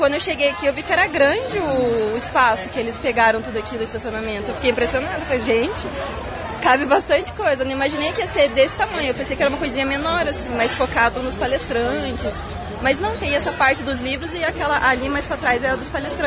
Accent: Curitiba, Paraná, Brazil; now in Maringá, Brazil; eu não sou aqui de Maringá, eu sou de Curitiba, eu estou morando aqui.

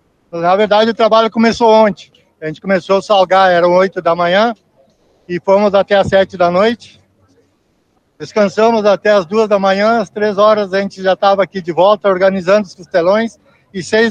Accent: Rio Grande do Sul, Brazil; Eu sou do Rio Grande do Sul, estou aqui

